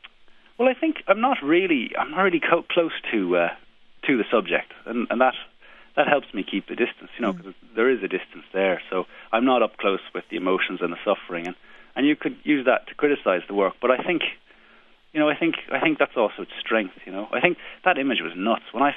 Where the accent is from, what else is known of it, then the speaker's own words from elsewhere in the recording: Ireland; now in United States; Well, I grew up my life in Ireland. My mother's an American. Oh. And I've never really identified with America.